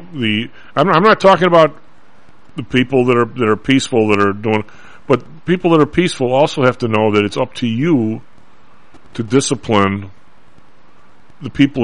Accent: Illinois, United States; And I get it. I come from the South Side. I mean, I get it.

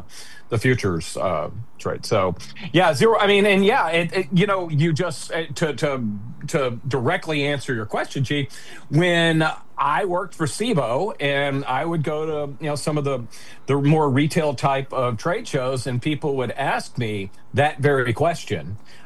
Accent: Memphis, Tennessee, United States; when I was growing up in Memphis watching wrestling behind my dad's back because he said I wasn't allowed to watch it.

